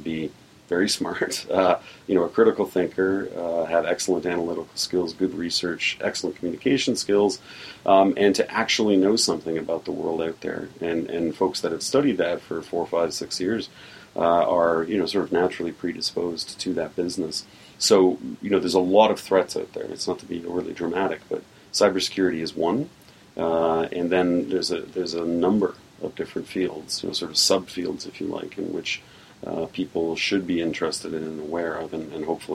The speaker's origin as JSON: {"language": "English", "country": "Canada", "said": "the one thing that does disturb me about Canada sometimes as a Canadian"}